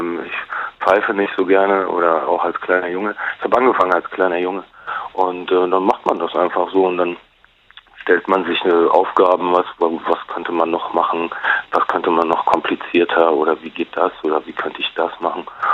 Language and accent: German; Frankfurt am Main, Hesse, Germany; ich bin ja in Frankfurt am Main geboren und aufgewachsen.